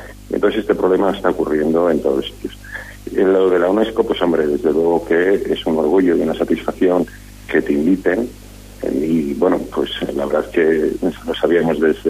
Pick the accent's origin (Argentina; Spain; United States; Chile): Spain; San Cristóbal de Entreviñas, Castile and León; yo soy de San Cristóbal Entre Viñas, de Zamora.